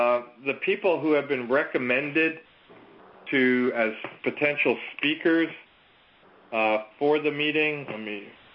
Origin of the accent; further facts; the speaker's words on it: Raleigh, North Carolina, United States; I'm from Raleigh.